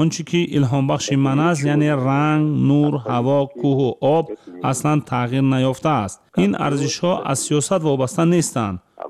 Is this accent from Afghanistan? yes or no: no; Tajikistan; now in Tyumen, Russia; من در تاجیکستان بزرگ شدم.